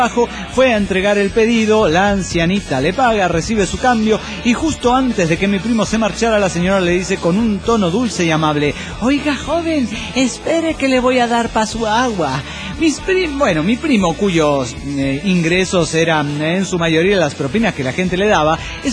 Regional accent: Mexico City, Mexico; Soy el … del DF mexicano.

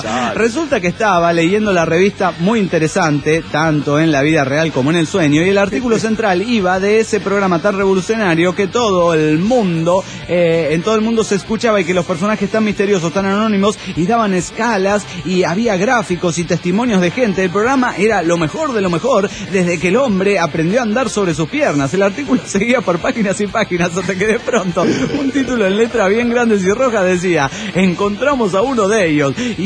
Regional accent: Tecate, Baja California, Mexico; de Tecate, México.

